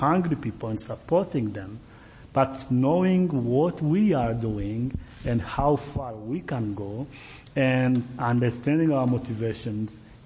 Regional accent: Burundi; when I grew up in Burundi, I didn't have opportunities

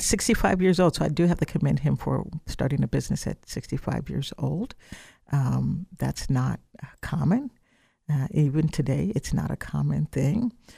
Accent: Midwest, United States; I grew up in the Midwest, so California, I don't know what you guys were learning in your history class.

